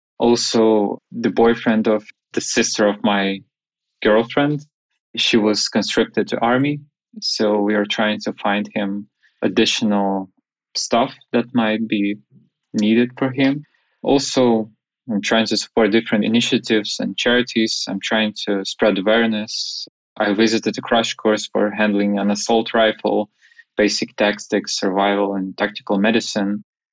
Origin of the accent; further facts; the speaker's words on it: Ukraine; English is a second language; For example, the road from Kyiv to my hometown usually takes 7 hours by car.